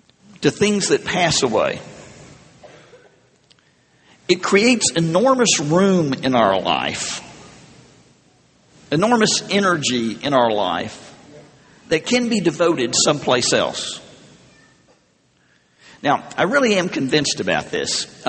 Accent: Arkansas, United States; I'm a theologian and I'm from Arkansas.

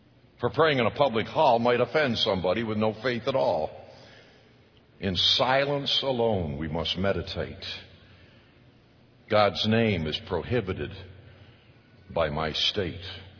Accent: Canada; I'm from Canada, eh? Can you understand me?

